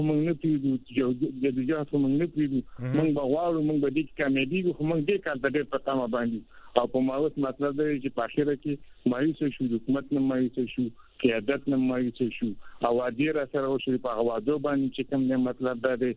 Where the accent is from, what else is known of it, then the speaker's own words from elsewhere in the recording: Pakistan; موږ د پاکستان خلک یو